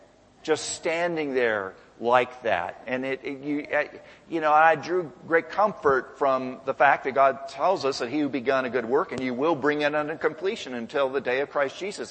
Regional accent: Texas, United States; I remember back in my hometown in Texas

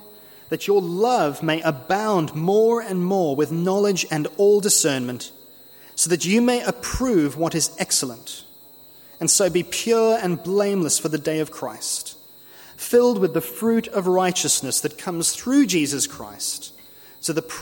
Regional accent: Cape Town, Western Cape, South Africa; Now, I come from Cape Town in South Africa, and in my home city

